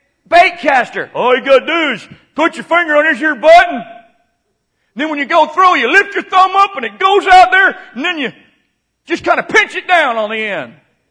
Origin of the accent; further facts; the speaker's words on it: Florida, United States; I grew up in Florida, and those guys would throw cast nets.